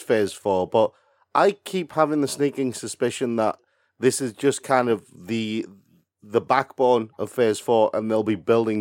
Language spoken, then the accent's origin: English; United Kingdom; I'm British.